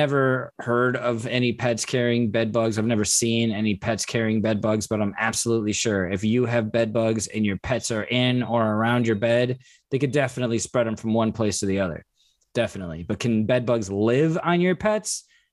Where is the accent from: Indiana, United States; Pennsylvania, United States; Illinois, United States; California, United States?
Indiana, United States; I'm from Indiana. It was stormy and rainy a lot.